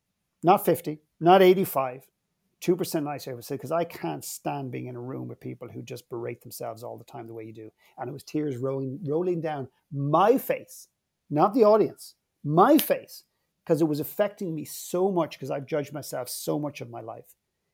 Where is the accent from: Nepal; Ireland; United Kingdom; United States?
Ireland; I mean, we're the Irish are probably the best in the world at knocking ourselves and making fun of ourselves.